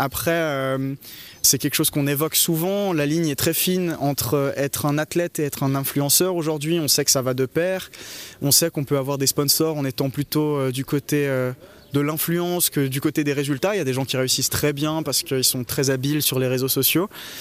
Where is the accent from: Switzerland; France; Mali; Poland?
Switzerland; on espère que ça nous aidera un peu géographiquement en tant que Suisse.